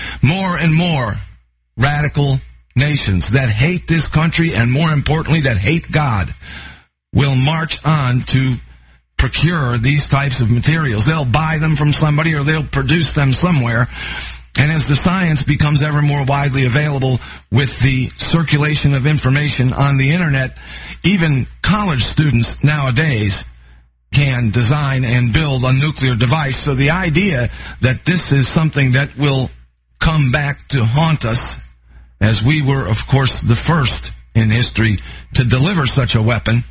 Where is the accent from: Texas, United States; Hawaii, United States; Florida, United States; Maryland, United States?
Florida, United States; certainly here in my home state of Florida